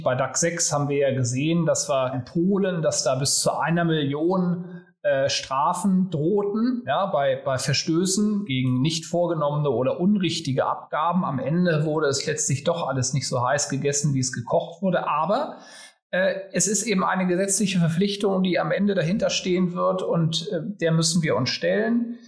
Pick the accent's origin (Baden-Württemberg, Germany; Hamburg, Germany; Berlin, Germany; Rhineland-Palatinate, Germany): Hamburg, Germany; Ich komme ja aus Hamburg